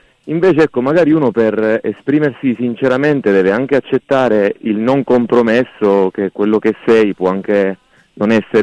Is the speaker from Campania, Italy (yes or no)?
no; Teramo, Abruzzo, Italy; principalmente poi sono cresciuto qui a Teramo